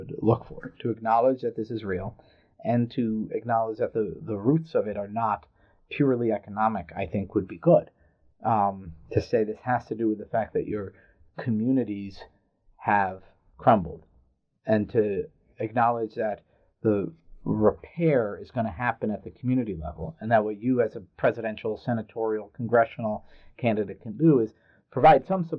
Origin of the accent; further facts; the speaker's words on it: New York, United States; yeah, I'm from New York.